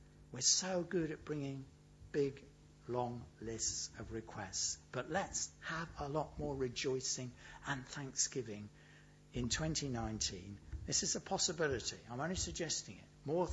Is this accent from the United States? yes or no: no; United Kingdom; I suppose we're British, I'm not sure what it is.